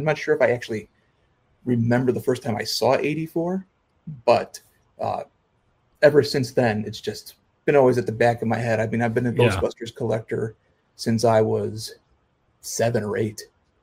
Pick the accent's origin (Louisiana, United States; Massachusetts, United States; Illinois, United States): Illinois, United States; Elmwood Park; I was born in Chicago. I grew up in Elmwood Park, which is about 20 minutes away from O'Hare, a little bit less than that. And I've been in Illinois the whole time